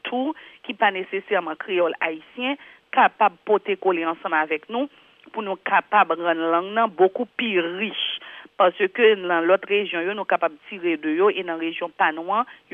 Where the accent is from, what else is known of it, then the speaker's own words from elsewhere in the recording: Haiti; c'est une journée qui peut permettre chaque grain de nous, en tant qu'haïtien, utiliser ça nous connaît dans la langue